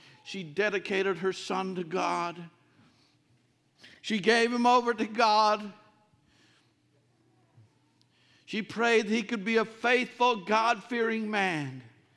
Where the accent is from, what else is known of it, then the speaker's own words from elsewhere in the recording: Sugar Creek, United States; I grew up down in Sugar Creek.